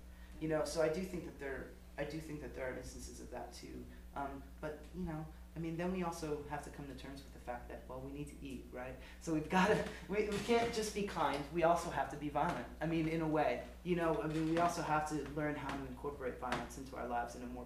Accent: Amherst, Massachusetts, United States; Especially I'm from Amherst, where everyone's a Marxist

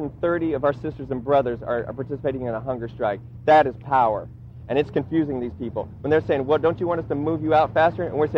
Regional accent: Dallas, Texas, United States; I'm from Dallas.

